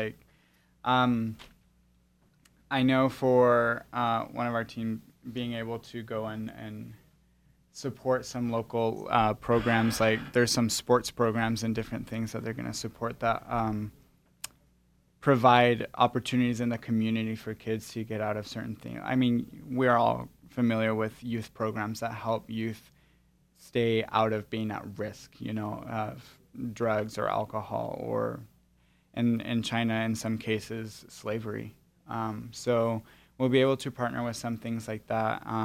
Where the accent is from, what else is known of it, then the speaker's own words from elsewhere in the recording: Guatemala; also born or lived in El Salvador; I was raised in Guatemala. I guess cross-cultural is just part of my DNA. I was born in El Salvador. My father is from El Salvador, and then my mom is from the United States.